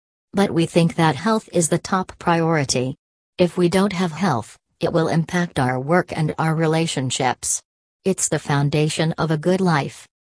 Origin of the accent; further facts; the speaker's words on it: Dong Thap, Vietnam; now in Ho Chi Minh City, Vietnam; I work and live in HCM City, while my parents reside in my hometown, Dong Thap Province, which is about 200 kilometers from HCM City.